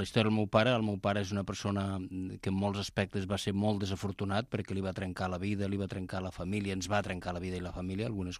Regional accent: Miralcamp, Catalonia, Spain; also born or lived in Lleida; És veritat que sóc nascut a Lleida, però jo em sento de Miralcama.

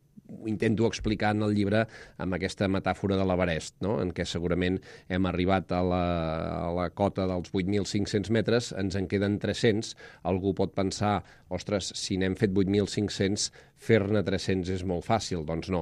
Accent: Vic, Catalonia, Spain; jo, per exemple, que sóc de Vic, la conec molt bé

